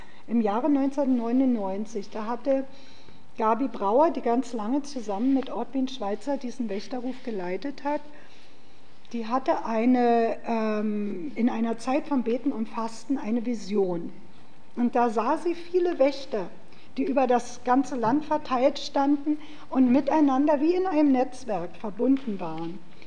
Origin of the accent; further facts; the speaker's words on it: Berlin, Germany; ich komme aus Berlin